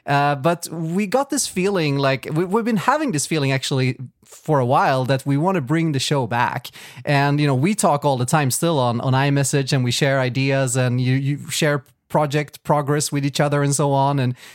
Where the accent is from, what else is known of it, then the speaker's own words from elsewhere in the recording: Sweden; first language Swedish; English is a second language; now in Poland; No, Swedish is my first language. But of course, I speak a lot of English these days as well because I don't live in Sweden. I live in Poland.